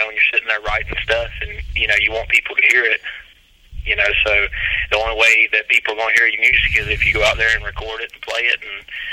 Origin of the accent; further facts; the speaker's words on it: Columbus, Georgia, United States; Well, originally from Columbus, Georgia, which is nowhere. There's nothing here.